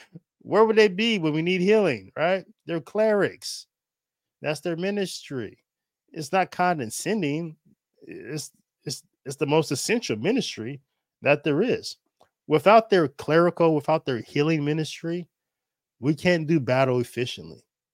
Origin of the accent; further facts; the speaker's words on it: United States; As an American, I just think we are a little bit arrogant.